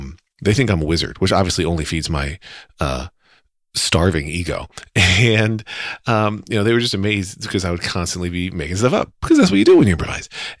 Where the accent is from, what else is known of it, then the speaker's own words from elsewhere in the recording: Louisiana, United States; I'm from Louisiana. I'm like, we put the easy in Louisiana.